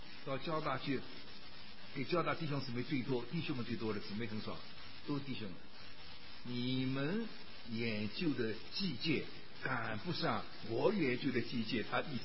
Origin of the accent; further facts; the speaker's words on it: China; 我们中国人讲的义字，好不好的问题。